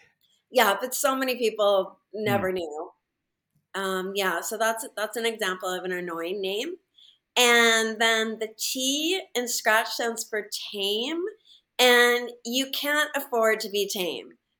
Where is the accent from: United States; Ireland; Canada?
United States; San Diego, California; moved away as an adult; So I grew up here in San Diego, and I didn't live here my whole life. I just lived here till I was 21 and moved away. I came back 6 years ago.